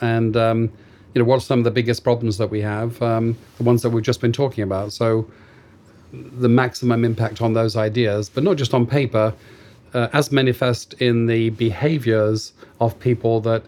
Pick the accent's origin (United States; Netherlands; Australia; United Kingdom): United Kingdom; England; a stream near my hometown in England.